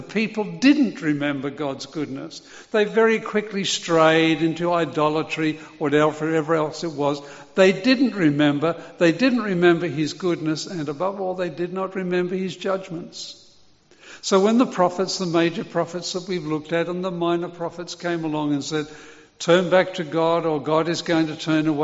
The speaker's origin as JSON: {"language": "English", "region": "London", "country": "United Kingdom", "tie": "born or raised there", "said": "since I was born and lived in London for the early part of my life during the Second World War."}